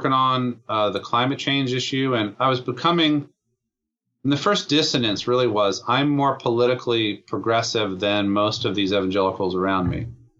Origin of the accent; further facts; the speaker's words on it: Virginia, United States; I grew up in the Virginia, Northern Virginia area. I was raised Catholic, mainly by my mom.